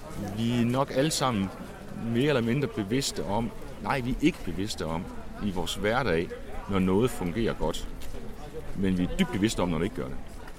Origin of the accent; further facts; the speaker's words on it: Esbjerg, Region of Southern Denmark, Denmark; Den, som jeg husker, det var noget nær fraværende, da jeg var ung i Esbjerg.